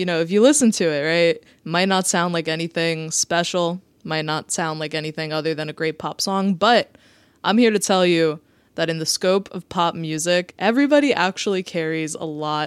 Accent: New Jersey, United States; You know, I'm Puerto Rican. I'm from New Jersey. My dad was a Latin DJ in the 80s and 90s.

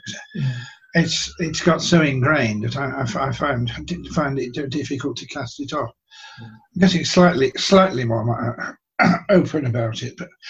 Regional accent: Sutton Coldfield, West Midlands, United Kingdom; Growing up in Sutton was, although you get scornful about it when you're about in your late teens. And don't ever want to go back there. But it's a lovely town with a royal town, admittedly

